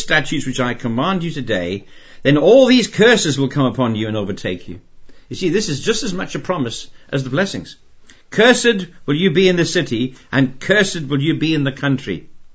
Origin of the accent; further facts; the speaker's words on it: Zimbabwe; I was brought up in Rhodesia